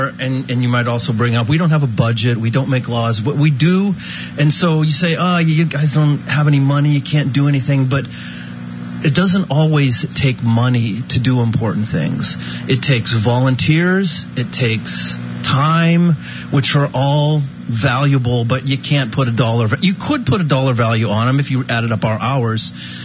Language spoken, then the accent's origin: English; Pittsburgh, Pennsylvania, United States; also born or lived in New Jersey; Well, I started in Pittsburgh, Pennsylvania